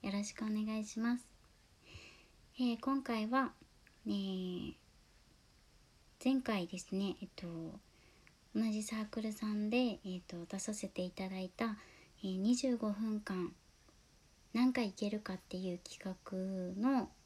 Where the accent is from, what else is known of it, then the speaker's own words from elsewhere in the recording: Shikoku, Japan; 出身は四国です。